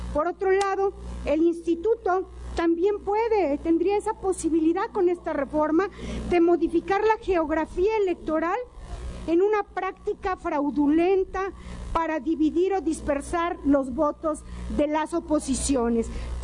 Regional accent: Mexico; todos nosotros y muchos más legisladores somos ciudadanos y somos mexicanos.

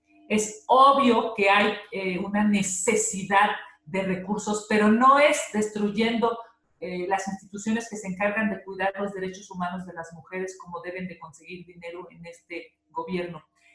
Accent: Mexico; me parece que este sí es uno de los temas que más nos deberían de preocupar como mexicanos y como tomadores de decisión.

